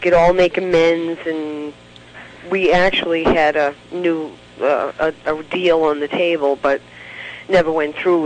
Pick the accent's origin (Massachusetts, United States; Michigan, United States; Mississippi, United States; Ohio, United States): Massachusetts, United States; Medford; I grew up in Boston.